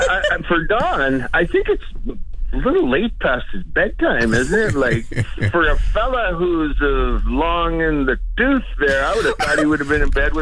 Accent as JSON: {"language": "English", "town": "Regina", "region": "Saskatchewan", "country": "Canada", "tie": "born or raised there", "said": "46 years. I'm from Regina, born and raised."}